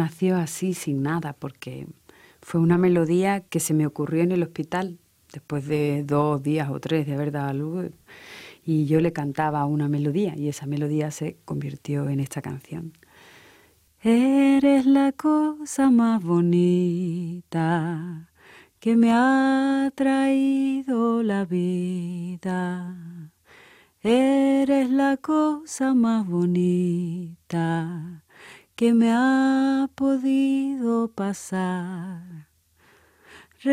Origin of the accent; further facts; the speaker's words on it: Seville, Andalusia, Spain; Lo de mi latinidad viene de padre y de madre, y mi infancia en Sevilla pues me han servido de mucho